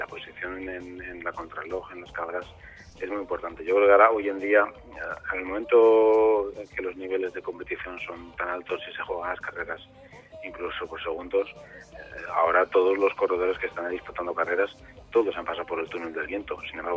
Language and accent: Spanish; Biescas, Aragon, Spain; now in Alfafar, Spain; Estoy en Alfafar, pero por culpa de mi mujer, porque yo soy de Viescas y quiero mucho Viescas